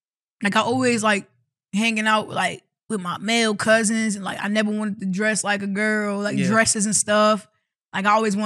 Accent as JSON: {"language": "English", "town": "Newark", "region": "New Jersey", "country": "United States", "said": "All right, I'm from Newark, New Jersey. I'm saying 973 Brick City, all that good stuff."}